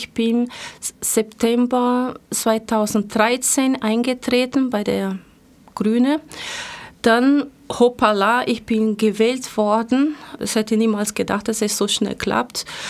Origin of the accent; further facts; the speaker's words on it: Rio de Janeiro, Brazil; ich bin ja dunkelhäutig, man kann nicht sehen, aber hören, dass ich auch einen Migrationshintergrund habe. Ich komme aus Rio de Janeiro, aus Brasilien.